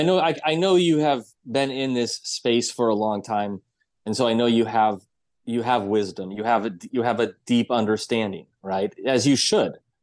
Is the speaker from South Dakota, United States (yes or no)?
yes; South Dakota, United States; When I went back and practiced my first practice in South Dakota, it was in my hometown.